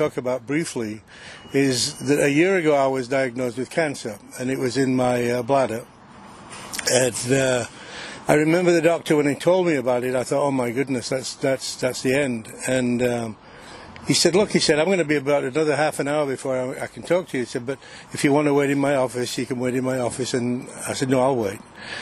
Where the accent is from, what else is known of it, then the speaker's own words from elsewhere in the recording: United Kingdom; moved away; I came from England to this country